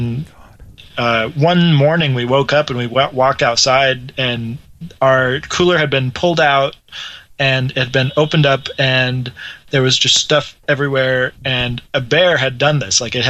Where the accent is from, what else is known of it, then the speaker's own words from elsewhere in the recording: Kodiak, Alaska, United States; born there; Well, I was actually born in Alaska, believe it or not.